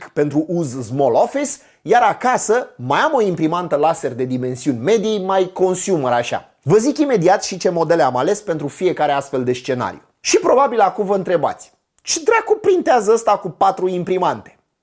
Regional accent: Romania; Sigur, noi suntem români, prin urmare la următoarea înlocuire am găsit o fentă care să evite o astfel de situație neplăcută.

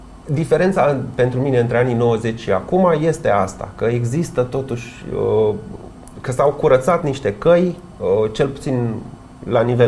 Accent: Ploiești, Prahova, Romania; Nu, sunt ploieștean.

